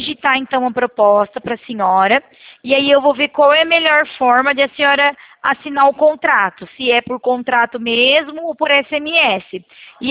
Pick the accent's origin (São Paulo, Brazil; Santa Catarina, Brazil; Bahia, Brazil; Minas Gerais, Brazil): São Paulo, Brazil; Limeira; Eu sou de Limeira